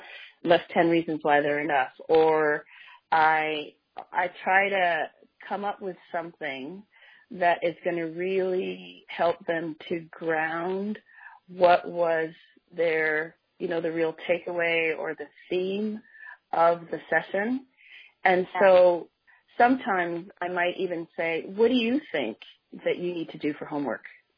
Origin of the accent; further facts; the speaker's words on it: Canada; this is Group A. A. I love Group A. I'm Canadian, A.